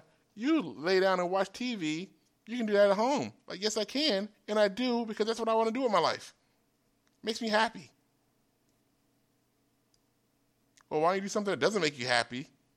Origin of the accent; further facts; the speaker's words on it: United States; I am from America. So you're telling me the laws of my own country is what you're saying.